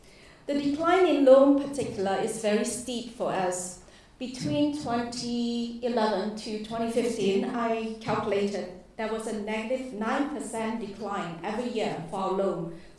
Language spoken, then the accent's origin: English; Singapore; Greetings from Singapore. … from the National Library Board. We like to use acronym in Singapore, so it's NLB.